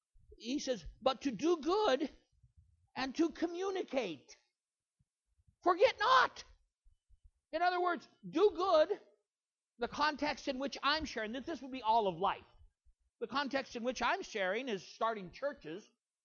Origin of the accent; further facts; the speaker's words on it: Montana, United States; I was raised in Western Montana, the middle of five brothers